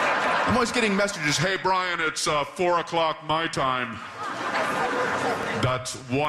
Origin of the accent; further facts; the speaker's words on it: Eastern time zone, United States; I grew up in the Eastern time zone. I now live in the Pacific time zone.